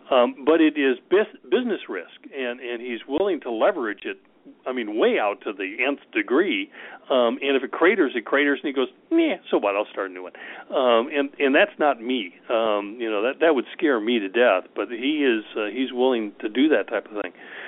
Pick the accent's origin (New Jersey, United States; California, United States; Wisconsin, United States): Wisconsin, United States; being here and growing up in Wisconsin, going to high school and college in Wisconsin